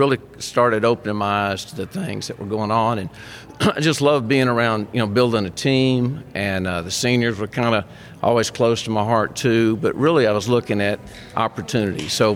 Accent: Nashville, Tennessee, United States; My hometown, Nashville, Tennessee. I get to come back to my hometown, so...

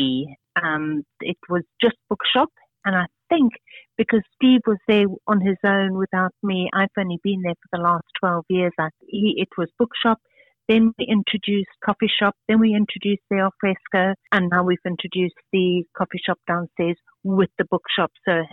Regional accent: South Africa; moved away as an adult; because we came from South Africa 20 years ago.

